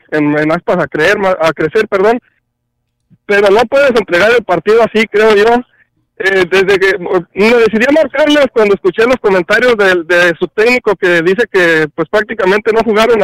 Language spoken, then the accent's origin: Spanish; Mexico; Soy mexicano y escucho su programa ya de hace tiempo.